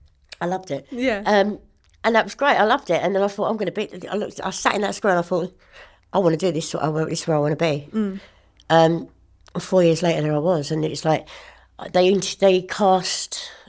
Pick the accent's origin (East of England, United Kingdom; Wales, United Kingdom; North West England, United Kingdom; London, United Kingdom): London, United Kingdom; Walthamstow; also born or lived in Woodford; I lived in Woodford. I come from Walthamstow originally, and my mum, we moved out to Woodford Green.